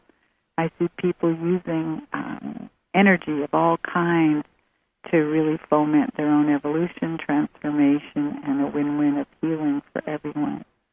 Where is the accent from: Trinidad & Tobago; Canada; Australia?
Canada; now in United States; I always thought, you know, America's kind of a crazy country. I come from Canada.